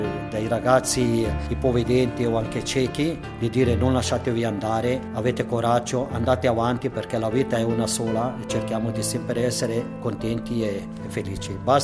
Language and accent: Italian; Poschiavo, Graubünden, Switzerland; also born or lived in Bellinzona; sono di Poschiavo, sono nato a Bellinzona, ora abito a Poschiavo